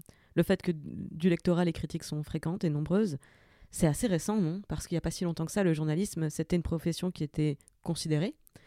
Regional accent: Saint-Avold, Grand Est, France; now in Paris, France; je viens de la région de Saint-Avold, qui était un bastion gilet jaune, et que je m'étais un peu désintéressée de la question vivant dans Paris.

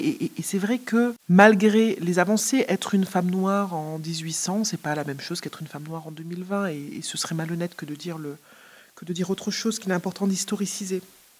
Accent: Martinique; Je suis de Martinique.

